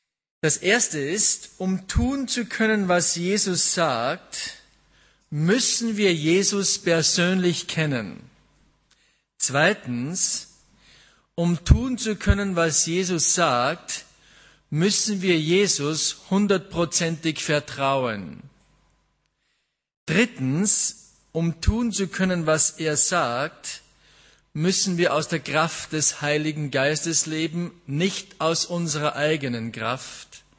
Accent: Schladming, Styria, Austria; Ich bin aus Österreich, Schladming, ist in der Nähe von Salzburg.

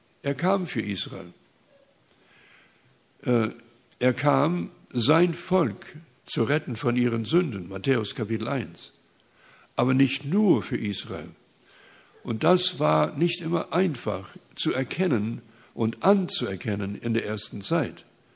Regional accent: Saskatchewan, Canada; im Norden Saskatchewans, wo ich aufgewachsen bin.

